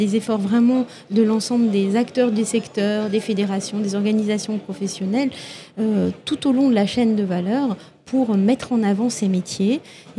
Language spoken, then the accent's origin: French; Toulouse, Occitanie, France; Moi, je viens de Toulouse, donc je connais bien l'aéronautique.